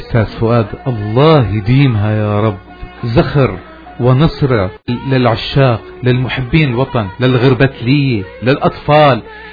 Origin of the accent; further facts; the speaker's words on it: Damascus, Damascus Governorate, Syria; انا من دمشق، لا يمكن انه يكون صباحي صباح دمشقي بحت